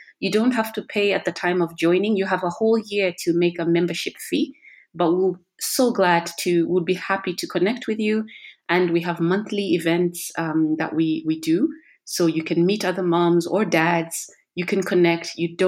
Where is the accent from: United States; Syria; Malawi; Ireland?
Malawi; I am from Malawi in the sub-Saharan Africa region